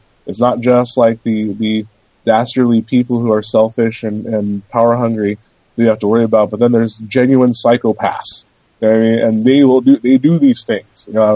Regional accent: California, United States; I grew up in Southern California, so I'm used to dealing with certain scoundrel elements.

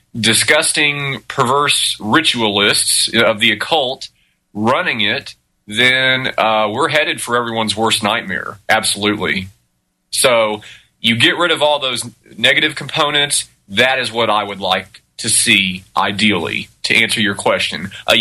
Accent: Texas, United States; I grew up in Texas. When you grow up in Texas, you're a Texan.

